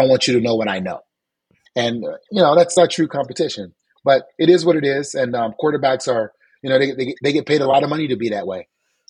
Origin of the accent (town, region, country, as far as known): the South, United States